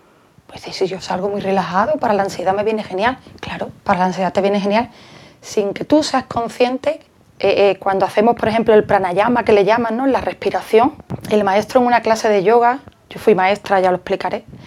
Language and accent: Spanish; Jerez de la Frontera, Andalusia, Spain; soy de Jerez.